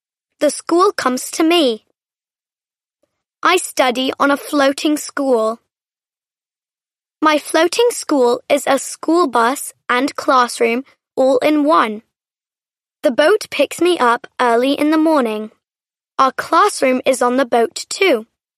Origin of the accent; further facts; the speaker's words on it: Bangladesh; I'm from Bangladesh. It's difficult to walk on some roads in the rainy season here.